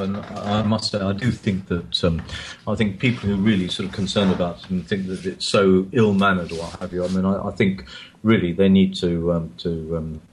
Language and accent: English; England, United Kingdom; explaining that I'm English